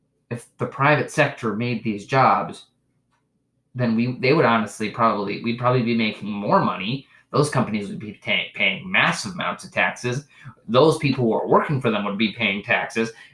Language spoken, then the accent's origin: English; Michigan, United States; I'm really not that worried about it. I'm from Michigan. I have like 3 foot of snow on my yard right now.